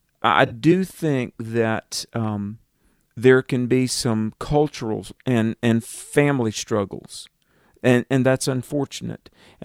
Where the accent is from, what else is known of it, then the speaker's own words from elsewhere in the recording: the South, United States; being from the South, and I mean, I'm from the South